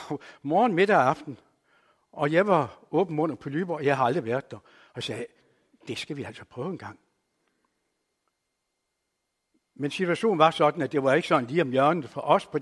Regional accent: Randers, Central Denmark Region, Denmark; Jeg er fra Randers. Det kan jo godt høre, jeg er jo ikke vestjyde.

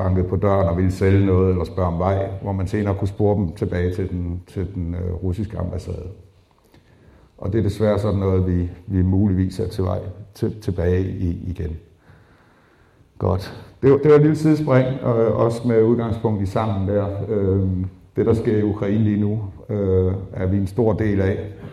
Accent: Esbjerg, Region of Southern Denmark, Denmark; Jeg er født og opvokset i Esbjerg, så ikke så langt herfra.

